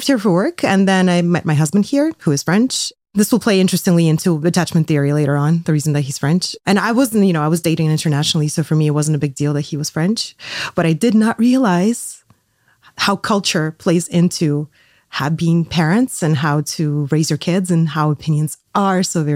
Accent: Moscow, Russia; English is a second language; now in Luxembourg; I'm originally from Moscow

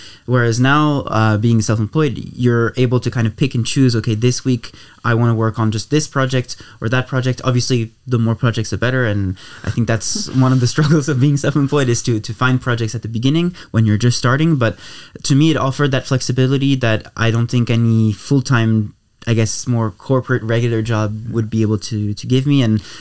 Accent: Luxembourg; also born or lived in Monaco / United States; I mean, I'm from Luxembourg, but I grew up in Monaco in the US, so I had to learn to adapt

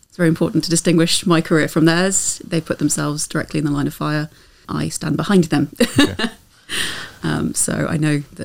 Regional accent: Burton-on-Trent, West Midlands, United Kingdom; moved away as an adult; So I was over in a place called Burton-on-Trent.

